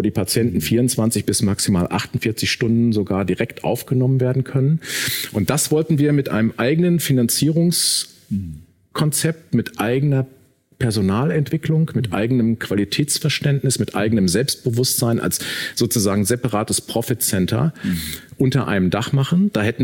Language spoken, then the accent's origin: German; North Rhine-Westphalia, Germany; Aber im Sauerland, wo ich aufgewachsen bin, nicht.